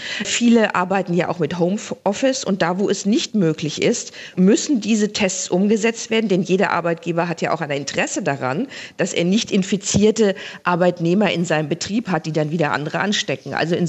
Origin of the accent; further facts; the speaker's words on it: Schleswig-Holstein, Germany; ich komme aus Schleswig-Holstein